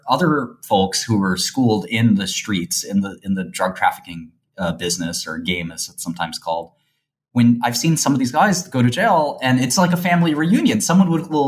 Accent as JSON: {"language": "English", "town": "Brooklyn", "region": "New York", "country": "United States", "said": "I come from the Albanian community, which is a very rough and tumble place. I come from the sort of streets of Brooklyn and a very sort of modest neighborhood."}